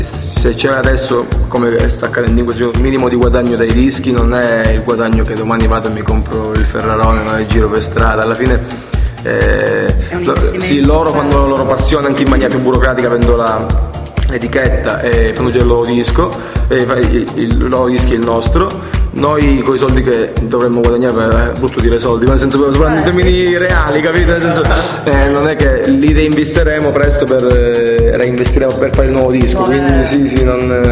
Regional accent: Crotone, Calabria, Italy; Noi tre siamo calabresi di Crotone, tutti e tre. Quindi poi il gruppo si è formato a Bologna, però ecco, siamo crotonesi.

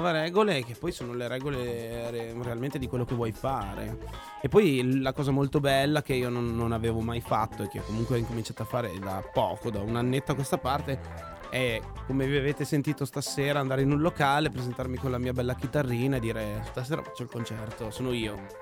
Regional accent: Turin, Piedmont, Italy; allora ho detto, sono di Torino

